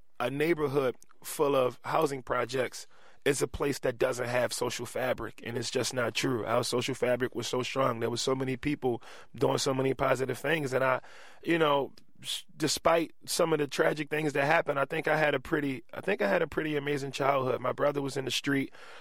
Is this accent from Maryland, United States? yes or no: yes; Baltimore, Maryland, United States; Growing up in East Baltimore, it makes it pretty easy for me to get through the art world.